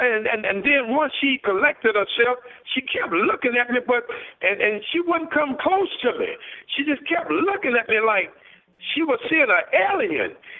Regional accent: Durham, North Carolina, United States; I was talking to one guy in my hometown, Durham, North Carolina

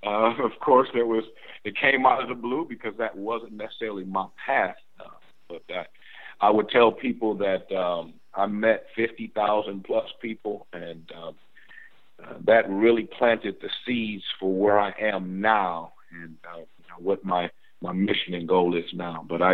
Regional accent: St. Paul, Minnesota, United States; Well, I was born in St. Paul, Minnesota, and which is probably a little bit more known as the Twin Cities, Minneapolis and St. Paul.

